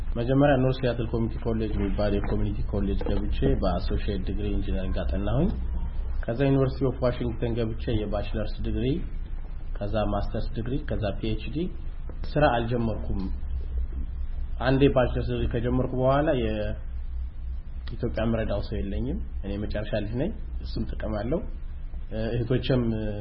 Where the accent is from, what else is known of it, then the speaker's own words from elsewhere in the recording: Bahir Dar, Amhara, Ethiopia; moved away as an adult; እኔ እዚህ ሀገር የመጣሁት በ2004 13 አመት በፊት ነው። ተወልጄ ያደኩት ባህር ዳር ሲሆን